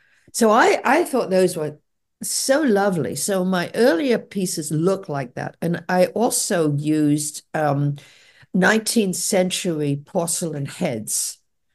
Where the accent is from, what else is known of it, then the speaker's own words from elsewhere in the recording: England, United Kingdom; when I was growing up in England, ballet was really big.